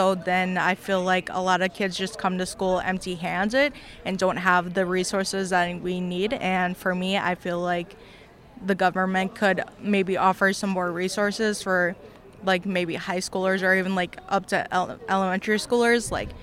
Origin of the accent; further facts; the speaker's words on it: Milwaukee, Wisconsin, United States; also born or lived in Madison / West Allis; I'm born in Wisconsin, raised in Wisconsin. I grew up in Madison for quite some time. Then I moved here to Milwaukee. I lived in West Allis.